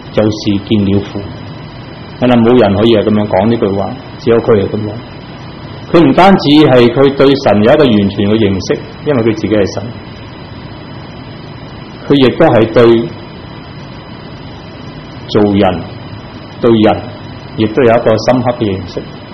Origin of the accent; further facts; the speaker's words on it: Vietnam; now in Canada; 我们是同年一起成长在越南那里。因为在越南有灾难，所以我们走不同的路，去最后去到加拿大。